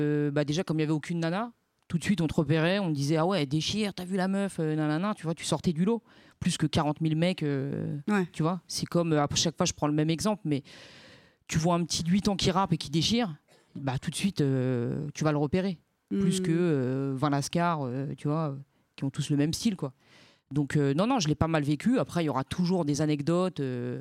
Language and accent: French; Roubaix, Hauts-de-France, France; je viens de Roubaix et tout